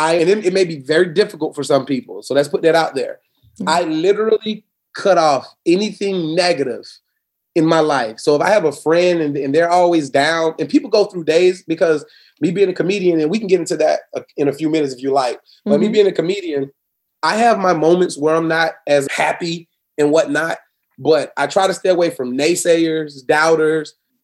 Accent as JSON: {"language": "English", "town": "Naples", "region": "Florida", "country": "United States", "tie": "born or raised there", "said": "Yeah, born and raised in Florida. Never want to leave it. I hope and pray that I can handle all my business out of Naples, Florida."}